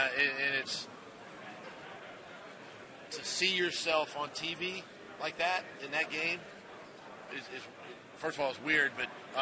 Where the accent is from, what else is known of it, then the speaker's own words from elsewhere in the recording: Ferndale, Washington, United States; And even my hometown in Ferndale, Washington, They did the same thing, you know.